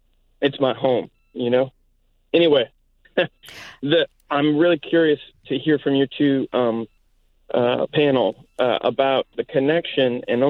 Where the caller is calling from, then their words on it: New Orleans, Louisiana, United States; first language Cajun French; English is a second language; In my family tradition, we've been in South Louisiana for 200 years, and my first language is Cajun French. I'm calling from New Orleans. I live in New Orleans now